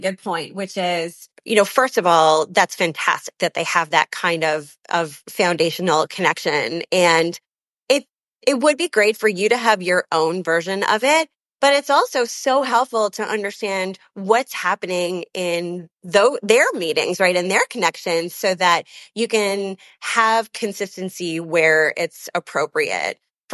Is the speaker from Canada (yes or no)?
yes; Canada; also born or lived in London; now in Chicago, United States; I am based in Chicago, but I do want to say to you, 08, and I'm actually Canadian. My family is all born in Canada, and we have lived also in London, England. Now we're in Chicago